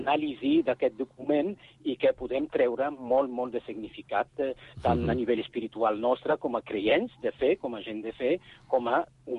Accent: Catalonia, Spain; com a musulmans i com a ciutadans i com a catalans

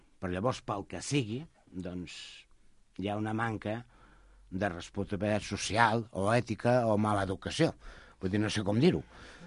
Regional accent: Montcada, Catalonia, Spain; jo sóc de Montcada

